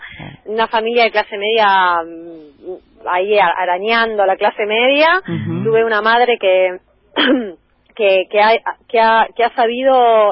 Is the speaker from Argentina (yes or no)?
yes; Buenos Aires, Argentina; Yo me crié en Colegiales, que es un barrio que ahora está muy cambiado.